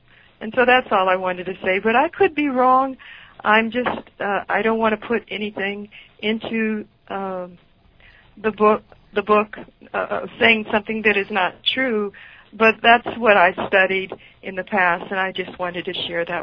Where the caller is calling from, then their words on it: California, United States; I'm calling from California.